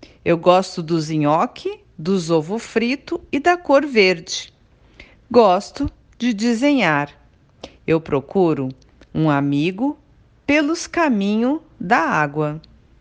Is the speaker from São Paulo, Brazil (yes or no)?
yes; Santos, São Paulo, Brazil; eu sou de Santos, cidade do litoral de São Paulo, e lembrei de você.